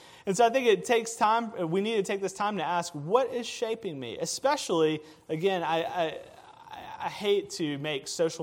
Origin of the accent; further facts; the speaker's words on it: Mississippi, United States; So I'm from Mississippi. I'm from the Deep South. We have a very strong way of thinking and doing things that is very different than other parts of the United States.